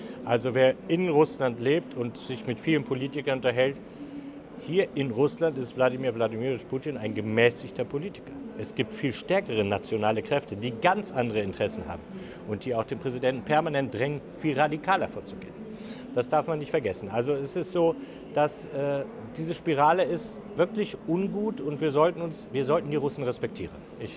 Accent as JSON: {"language": "German", "town": "Dresden", "region": "Saxony", "country": "Germany", "tie": "born or raised there", "said": "Dresden ist meine Heimat."}